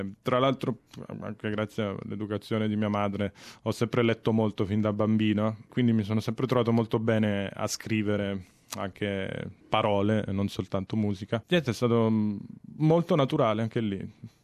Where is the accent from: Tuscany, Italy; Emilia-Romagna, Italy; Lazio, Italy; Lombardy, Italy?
Lazio, Italy; Rome; moved away as an adult; now in Australia; Sì, sono venuto in Australia quasi 3 anni fa, sono di Roma.